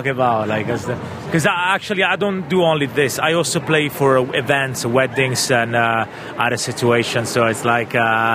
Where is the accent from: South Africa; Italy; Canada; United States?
Italy; English is a second language; now in Bern, Switzerland